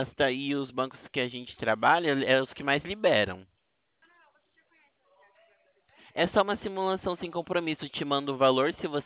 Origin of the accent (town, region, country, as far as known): Presidente Prudente, São Paulo, Brazil